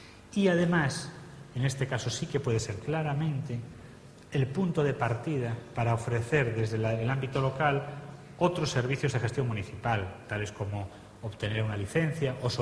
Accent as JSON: {"language": "Spanish", "town": "Pontevedra", "region": "Galicia", "country": "Spain", "lives_now": "Cangas, Spain", "said": "yo soy de Pontevedra y vivo en Cangas, voy a poner el mismo ejemplo otra vez, y realmente estoy en la parroquia de Coiro y en el lugar de Pedreira."}